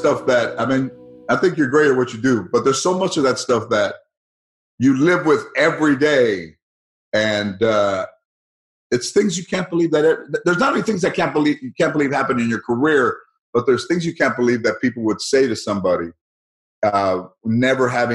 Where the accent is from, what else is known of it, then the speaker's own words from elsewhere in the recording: Mission Hills, California, United States; I grew up in San Fernando, Mission Hills.